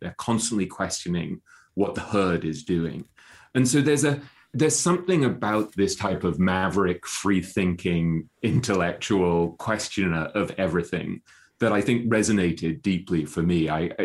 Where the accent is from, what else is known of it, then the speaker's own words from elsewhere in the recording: London, United Kingdom; moved away as an adult; also born or lived in New York; now in Hong Kong; I grew up in London and then I had a sort of fairly conventional posh English education. I went to Eton, I went to Oxford. And then at a certain point in my early 20s, I moved to New York. And then I was in New York for about 12 years